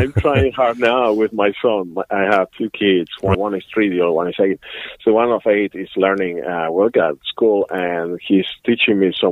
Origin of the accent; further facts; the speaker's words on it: Galicia, Spain; English is a second language; moved away as an adult; also born or lived in Seville; now in Ireland; I born in Seville. Then with 7 years old, I moved to Galicia. That's where my family is from. So I consider myself Galician.